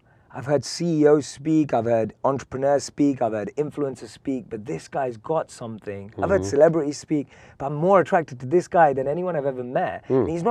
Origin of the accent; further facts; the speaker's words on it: London, United Kingdom; I was a normal, average kid growing up in London